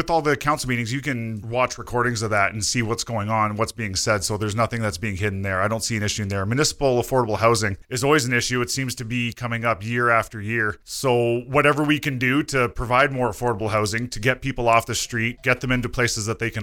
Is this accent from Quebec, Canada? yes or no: no; Strathroy, Ontario, Canada; Turned 40 this year. I'm born and raised in Strathroy. Lived here pretty much all my life.